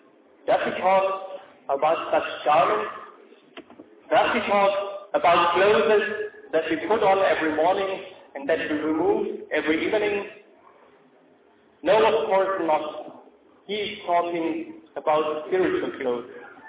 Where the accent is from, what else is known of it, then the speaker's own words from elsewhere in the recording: Germany; I'm coming from Germany. At this time of year, it is almost freezing.